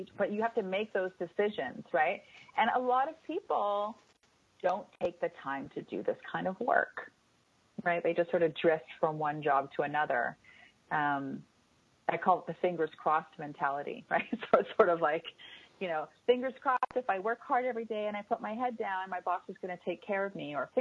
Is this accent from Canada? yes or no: yes; Canada; I know I'm Canadian